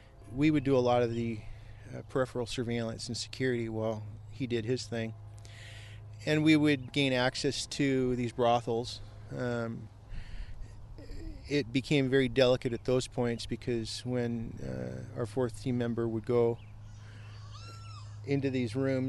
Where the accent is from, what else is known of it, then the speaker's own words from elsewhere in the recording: Scotland, United Kingdom; And I tend to seek out shade just because I'm terminally Scottish.